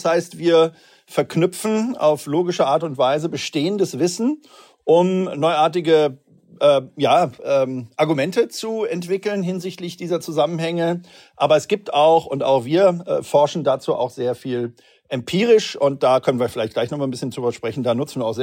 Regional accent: Cologne, North Rhine-Westphalia, Germany; sage ich mal als Kölner.

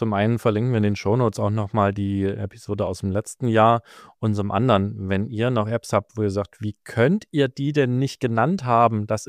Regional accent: Saxony, Germany; accent: Saxon; Ja, ich bin Sachse, ich darf mich über meinen Dialekt lustig machen.

